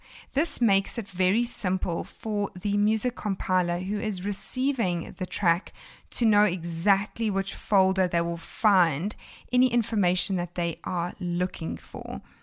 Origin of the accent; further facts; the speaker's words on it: Pietermaritzburg, KwaZulu-Natal, South Africa; he is actually from my hometown, Pietermaritzburg, and even attended St. Charles College, where many of my friends attended school as well.